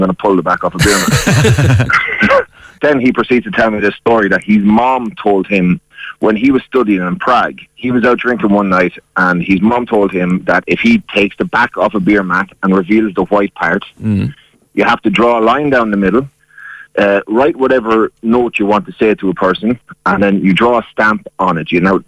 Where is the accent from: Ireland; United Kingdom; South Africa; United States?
Ireland; Kilkenny, Leinster; accent: Kilkenny; They don't need me with my lovely Kilkenny accent teaching them English.